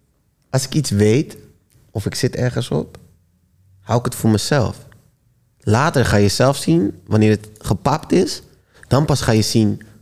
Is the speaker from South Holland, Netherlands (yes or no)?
yes; Rotterdam, South Holland, Netherlands; also born or lived in Breda; now in Almere, Netherlands; ik kom vanuit Rotterdam. Daarna ben ik verhuisd naar een boerendorp in Breda. In Brabant, sorry. Mm. En toen verhuisd naar Almere... En vanaf Almere naar de Big City.